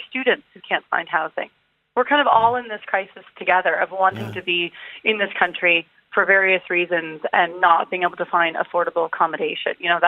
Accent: San Francisco, California, United States; now in Dublin, Ireland; I'm from San Francisco, and the same companies that have now, refused...

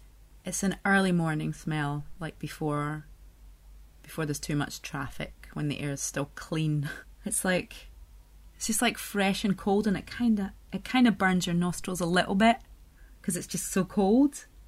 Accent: Scotland, United Kingdom; now in France; I'm also a Scot living in France.

